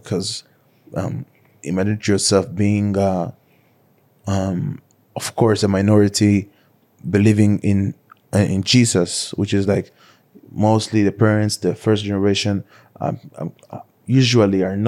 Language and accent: English; Israel; growing up in Israel as a follower of Jesus can be sometimes challenging, especially socially.